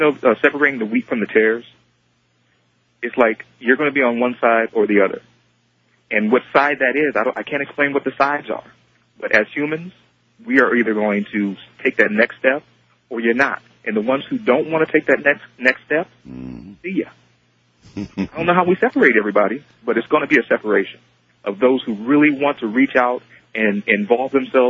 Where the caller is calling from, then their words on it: Sacramento, California, United States; I'm calling from Sacramento.